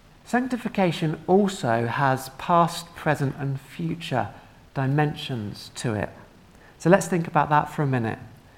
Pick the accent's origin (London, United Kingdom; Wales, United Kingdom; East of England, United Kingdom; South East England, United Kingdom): East of England, United Kingdom; Dunstable; now in Reading, United Kingdom; Me and him were kids at the church I grew up in back in Dunstable.